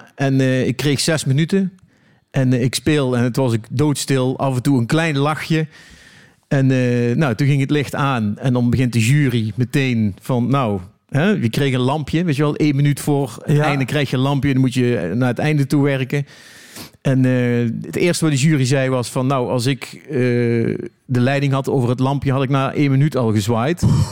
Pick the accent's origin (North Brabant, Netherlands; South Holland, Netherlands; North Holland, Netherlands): North Brabant, Netherlands; Eindhoven; dus ik kom uit Eindhoven.